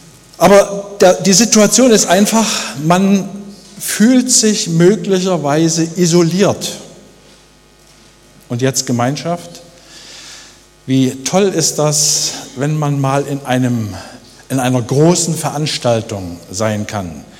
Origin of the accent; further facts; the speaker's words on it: East Germany, Germany; ich bin in der DDR aufgewachsen